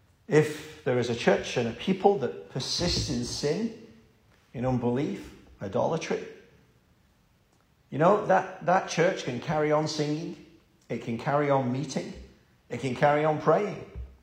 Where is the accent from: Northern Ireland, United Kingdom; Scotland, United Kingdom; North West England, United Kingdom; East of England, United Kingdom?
North West England, United Kingdom; Wigan; when I went up to my hometown of Wigan and I saw the chapel that I grew up in closed